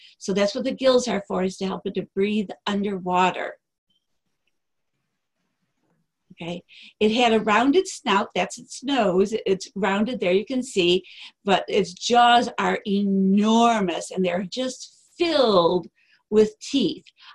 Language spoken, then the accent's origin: English; Chicago, Illinois, United States; I'm from Chicago, so things are just a little bit different up here.